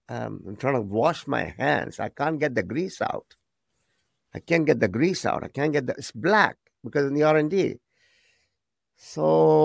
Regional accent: Delhi, India; born there; I was born in Delhi.

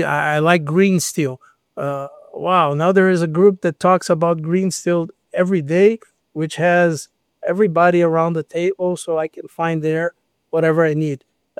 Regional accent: Porto Alegre, Rio Grande do Sul, Brazil; English is a second language; My hometown in Brazil, Porto Alegre, was underwater last year for more than a month

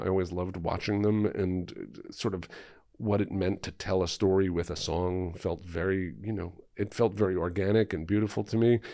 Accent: New York, United States; I think it's true about being Jewish. I think it's true about being a New Yorker.

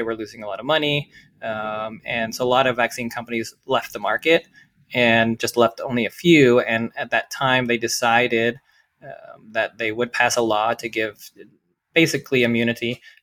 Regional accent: Toronto, Ontario, Canada; I'm from Toronto

